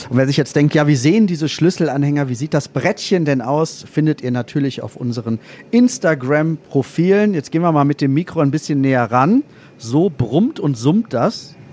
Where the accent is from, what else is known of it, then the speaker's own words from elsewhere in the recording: Rhineland, Germany; Ich komme aus dem Rheinland, ich mag Karneval gerne, kölsche Musik.